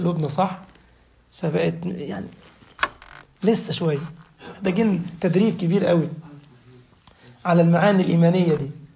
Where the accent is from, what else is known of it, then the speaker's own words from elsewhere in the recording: Egypt; زي أذكر أحد التجار عندنا في مصر في العطلة الماضية